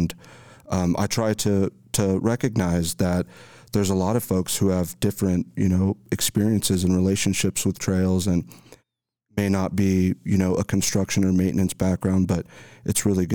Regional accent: El Paso, Texas, United States; And I grew up in El Paso, Texas, born and raised.

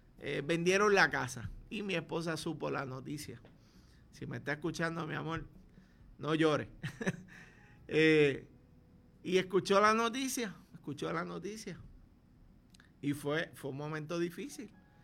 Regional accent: Lares, Puerto Rico; decidimos comprar hogar, como todo puertorriqueño, como todo lareño.

